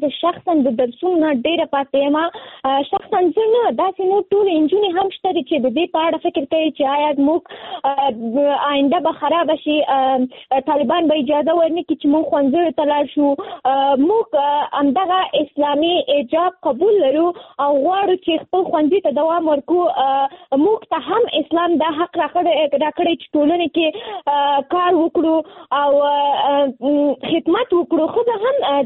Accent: Nangarhar, Afghanistan; now in Kabul, Afghanistan; ما د ننګرهار د ولایت نه فعلاً په کابل کې ژوند کوم او زه هم د نهم ټولګي زده کوونکی یم،

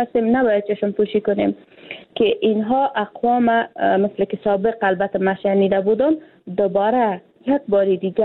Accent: Afghanistan; حالی ما یک افغان هستیم، یک افغانستان است.

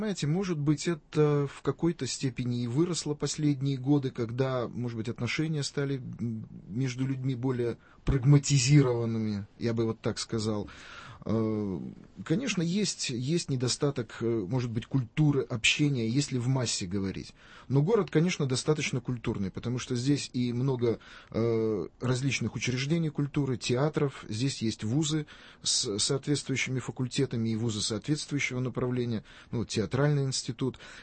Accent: Ashgabat, Turkmenistan; moved away as an adult; now in Yekaterinburg, Russia; Я вообще родился, вырос в Средней Азии, заканчивал школу в Ашхабаде и первый курс университета.

